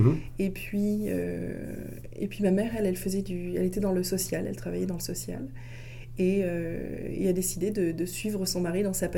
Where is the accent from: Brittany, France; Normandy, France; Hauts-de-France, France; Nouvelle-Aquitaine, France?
Nouvelle-Aquitaine, France; Bordeaux; born there; Je suis née à Bordeaux le 16 novembre 1977.